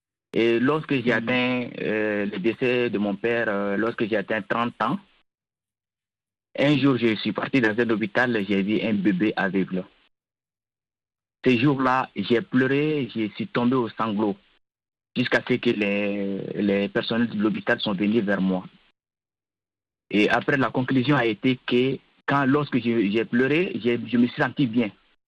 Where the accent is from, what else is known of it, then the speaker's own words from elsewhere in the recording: Mali; Quand j'étais enfant, je suis fils unique, je suis du Mali.